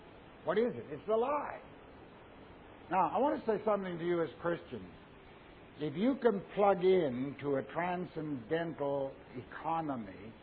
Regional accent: United States; now in Australia; Now, I come from America, and I read the morning paper over there, and I come over here, and I think, Australia, way down there in the South Pacific, oh, Australia will be pristine and pure.

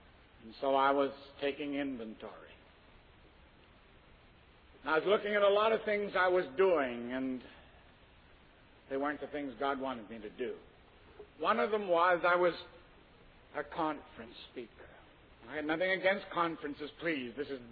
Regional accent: Canada; I'm a Canadian. For years, I wanted to minister in the land of my fathers, Great Britain, British Isles.

